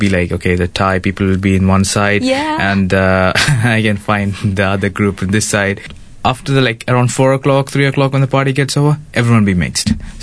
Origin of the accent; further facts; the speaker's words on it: India; now in Bahrain; I'm from India, but I'm settled in Bahrain. I did my schooling in Bahrain.